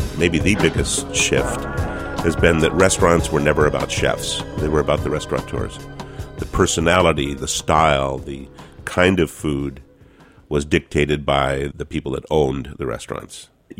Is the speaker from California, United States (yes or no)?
yes; California, United States; two California restaurants, and I am a Californian